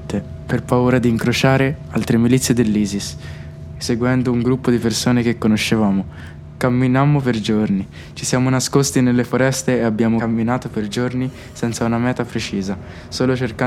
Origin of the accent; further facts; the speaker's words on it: Burkina Faso; Siamo originari di un villaggio nel nord-est del Burkina Faso.